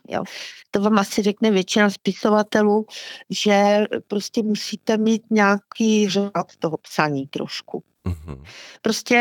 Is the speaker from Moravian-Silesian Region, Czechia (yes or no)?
no; Teplice, Ústí nad Labem Region, Czechia; born there; naše rodina vlastně z toho Slovácka pochází, protože já sama jsem se narodila na opačném konci republiky v Teplicích. A vlastně všichni příbuzní mojí babičky se po válce nastěhovali na sever.